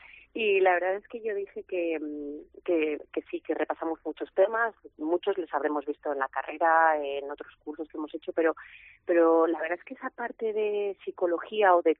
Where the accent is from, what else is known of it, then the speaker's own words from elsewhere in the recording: Pesquera de Duero, Castile and León, Spain; yo soy de Pesquera de Duero, tenemos una bodega, viñedos y un hotel rural